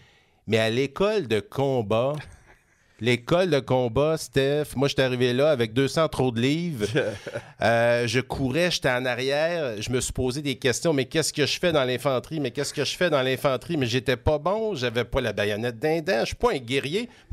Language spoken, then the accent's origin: French; Montreal, Quebec, Canada; now in Quebec City, Canada; Je suis originaire de la région de Montréal. Ça fait quand même quasiment 35 ans que je suis à Québec, là, mais plus que ça même.